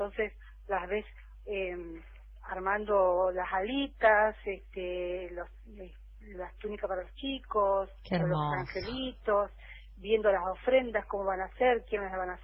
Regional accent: Puerto Sánchez, Entre Ríos, Argentina; quiénes somos los costeros de Puerto Sánchez.

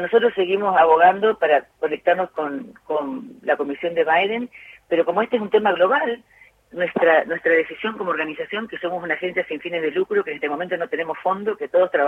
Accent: Alcorta, Santa Fe, Argentina; Sí, señora, las dos somos santafesinas. Sí, soy de Alcorta.

